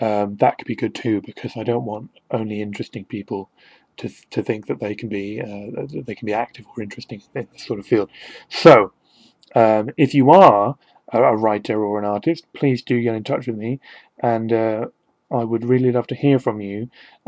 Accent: Wales, United Kingdom; only he's American and I'm Welsh.

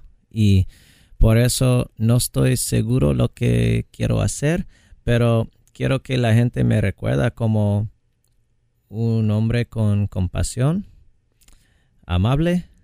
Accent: Redlands, California, United States; born there; Spanish is a second language; Nací aquí en Redlands, 2 horas norte de aquí.

